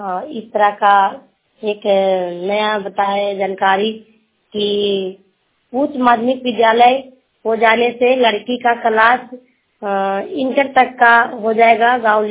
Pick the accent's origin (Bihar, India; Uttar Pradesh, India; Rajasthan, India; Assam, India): Bihar, India; मैं हरनौत ब्लॉक चोड़ा गांव की रहने वाली हूँ